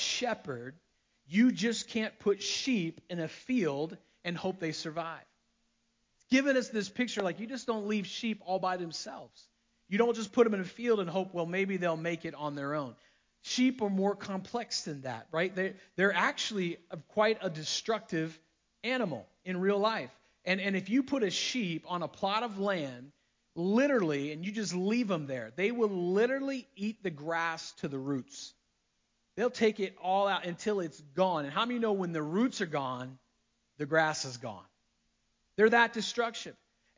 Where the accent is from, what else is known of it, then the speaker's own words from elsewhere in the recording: Florida, United States; there was a short time in my high school career growing up in Florida